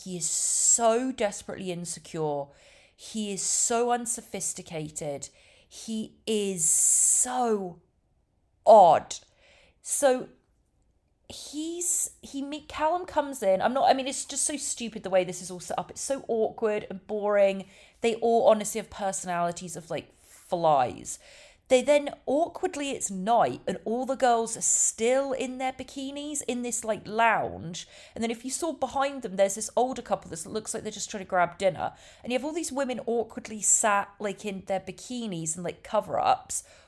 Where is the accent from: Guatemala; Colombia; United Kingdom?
United Kingdom; England; now in United States; as you know, I'm English and been in America for a long time